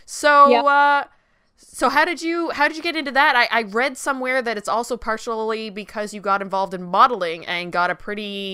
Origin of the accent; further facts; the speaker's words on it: Newfoundland and Labrador, Canada; now in Quebec, Canada; because I'm originally from Newfoundland.